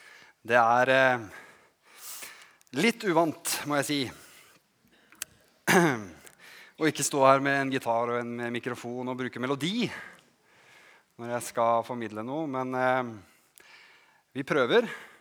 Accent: Ulefoss, Telemark, Norway; jeg vokste opp på Ulefoss, på Philadelphia Ulefoss.

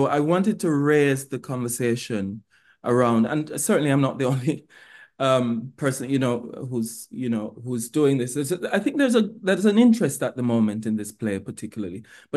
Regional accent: Jamaica; because of my history as a Jamaican.

